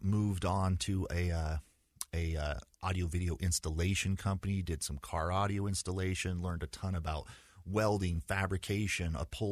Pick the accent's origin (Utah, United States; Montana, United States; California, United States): Utah, United States; Provo; So I was born in Provo and went to high school, or excuse me, started with kindergarten when I met Heather for the first time. So we grew up in kind of the same neighborhood. I had a pretty stereotypical Utah upbringing